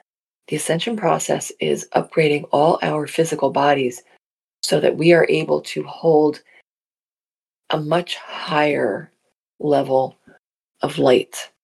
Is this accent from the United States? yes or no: yes; New Jersey, United States; accent: Jersey; I revert back to my Jersey accent.